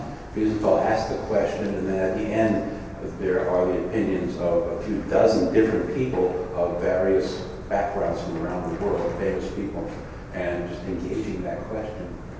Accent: Spartanburg, South Carolina, United States; I grew up in Spartanburg, and I had the pleasure of knowing both of them.

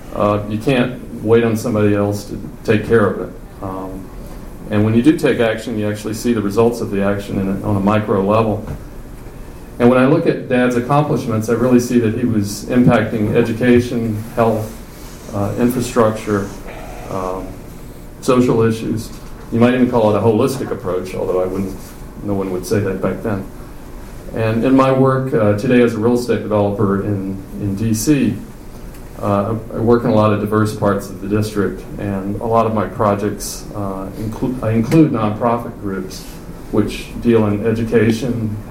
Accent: Utahville, United States; growing up in Utahville was a gift. I think I can say the same for my siblings.

